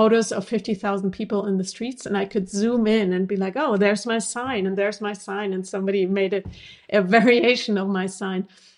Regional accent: Northern Germany, Germany; going to a demonstration in my hometown, small town in northern Germany, protesting against discrimination against foreigners, as it was called then.

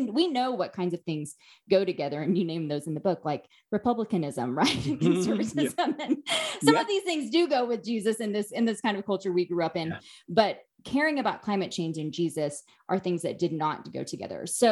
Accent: Southern US, United States; And I would say I grew up the culture in which I grew up in Bible Belt America

